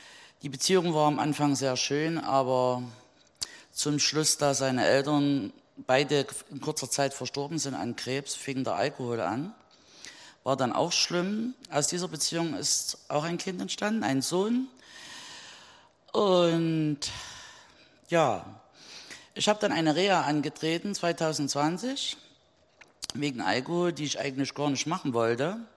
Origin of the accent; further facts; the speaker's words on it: Saxony, Germany; now in Marienberg, Germany; Ich komme ursprünglich aus dem Raum Leipzig und wohne aber jetzt schon 2 Jahre in meiner eigenen Wohnung in Marienberg.